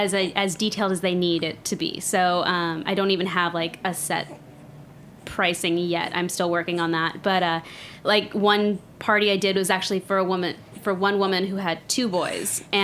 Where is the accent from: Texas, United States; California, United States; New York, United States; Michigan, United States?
California, United States; Arcadia; But I grew up in Arcadia, California.